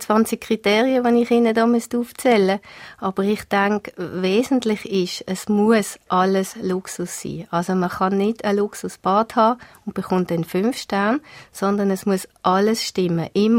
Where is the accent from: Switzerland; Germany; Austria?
Switzerland; als Schweizer will man das vielleicht nicht unbedingt